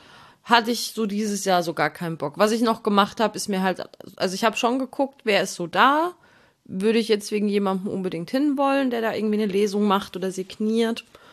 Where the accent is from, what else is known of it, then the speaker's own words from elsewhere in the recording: Saxony, Germany; Ich komme dort aus der Nähe her, also ja, ich war schon in Chemnitz.